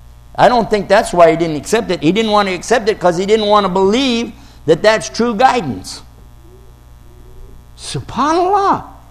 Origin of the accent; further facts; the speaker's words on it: Texas, United States; You forgot I was from Texas, didn't you?